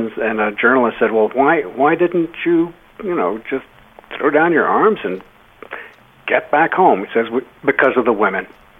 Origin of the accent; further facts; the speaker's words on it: Texas, United States; By the way, I'm a Southern white male myself. I'm from Texas.